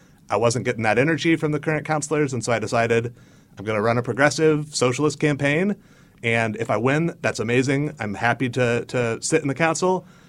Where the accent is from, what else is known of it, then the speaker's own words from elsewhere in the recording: Indiana, United States; I grew up in Indiana, and so Hamilton County district going blue seemed just way outside the realm of possibility.